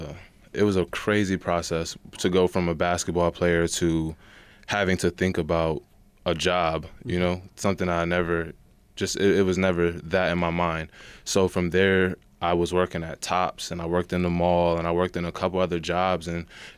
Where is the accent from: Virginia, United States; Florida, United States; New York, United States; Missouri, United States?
New York, United States; Rochester; I did. I grew up in Rochester, graduated from Bishop Kearney.